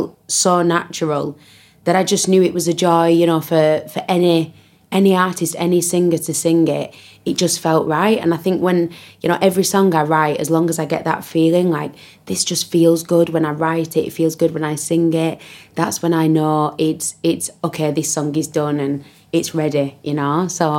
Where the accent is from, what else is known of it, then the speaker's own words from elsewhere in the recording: North West England, United Kingdom; I was born and raised in a little town just outside of Manchester. Still got my accent.